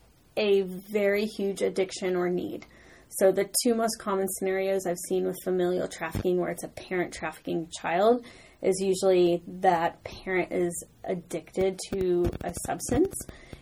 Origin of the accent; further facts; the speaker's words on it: San Antonio, Texas, United States; I'm from San Antonio, Texas, and I got into human trafficking work when I was down there